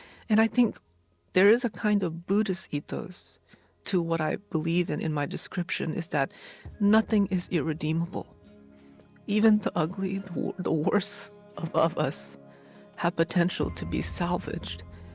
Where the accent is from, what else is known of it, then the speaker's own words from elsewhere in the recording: Hartford, Connecticut, United States; also born or lived in Vietnam; Growing up in Hartford, my family and I came from Vietnam. We didn't have a lot of English, and we were living in one-bedroom apartment on government assistance, sponsored by the Salvation Army